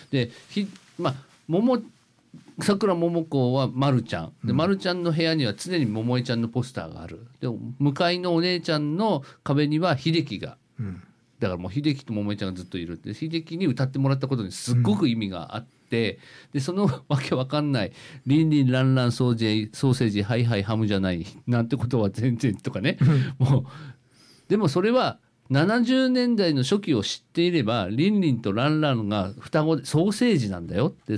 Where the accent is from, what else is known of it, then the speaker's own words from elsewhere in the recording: Shizuoka, Japan; born there; 誕生日5月なんですけど静岡生まれで